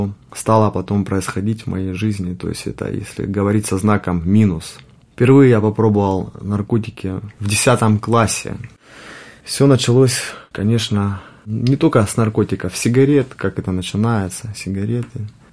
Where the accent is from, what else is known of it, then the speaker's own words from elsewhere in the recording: Rostov-on-Don, Rostov Oblast, Russia; мне 34 года. Я родом из Ростова-на-Дону.